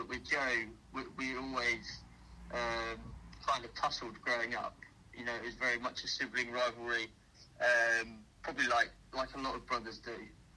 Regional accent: South East England, United Kingdom; because when I was a child, we were based in Kent, where there was very little rugby league about 20 years ago, I'm talking.

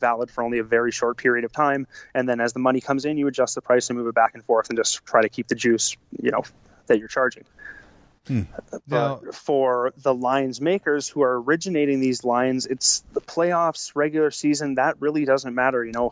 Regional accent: Canada; I mean, I'm a Canadian

